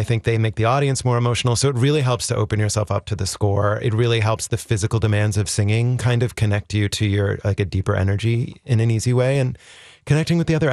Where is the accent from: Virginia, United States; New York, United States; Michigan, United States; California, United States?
New York, United States; I certainly do, as a New Yorker coming here and seeing all the incredible theater